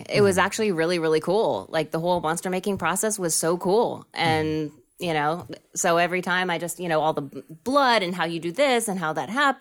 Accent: District of Columbia, United States; I'm from D.C.

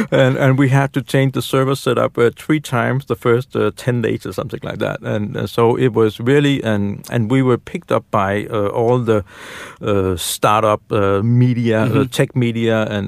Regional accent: Denmark; English is a second language; I come from Denmark, it's a very small country

